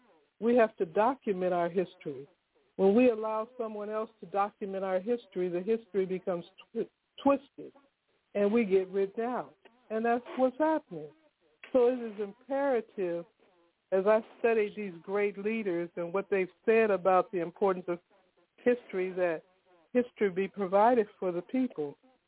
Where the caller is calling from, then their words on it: Pembroke, Illinois, United States; calling from Pembroke, Illinois.